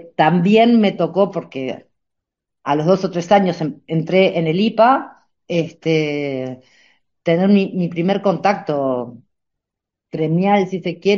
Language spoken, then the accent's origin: Spanish; Montevideo, Uruguay; Bueno, soy de Montevideo, nací en Montevideo, crecí en Montevideo, estudié en Montevideo, me formé en Montevideo y trabajé en Montevideo.